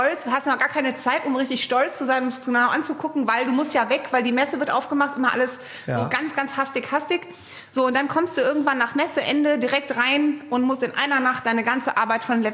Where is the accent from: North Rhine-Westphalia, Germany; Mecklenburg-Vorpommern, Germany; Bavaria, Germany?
North Rhine-Westphalia, Germany; Düsseldorf; born there; now in Cologne, Germany; gebürtig bin ich aus Düsseldorf, das gebe ich zu. Bin nach Köln gezogen